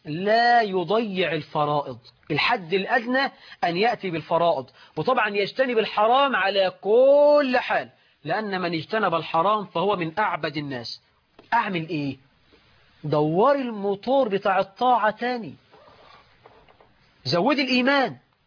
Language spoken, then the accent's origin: Arabic; Egypt